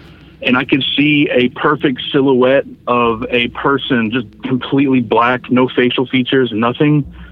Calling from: Fort Worth, Texas, United States; from Fort Worth, Texas.

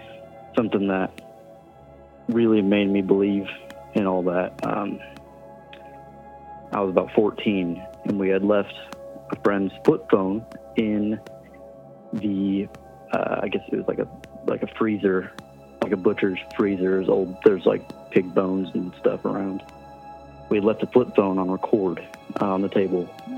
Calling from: Indiana, United States; from Indiana.

